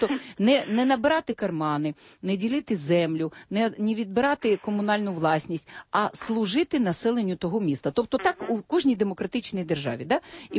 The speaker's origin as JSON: {"language": "Ukrainian", "town": "Zaporizhzhia", "region": "Zaporizhzhia Oblast", "country": "Ukraine", "said": "Там у нас Запоріжжя, я з Запоріжжя, там комунізм."}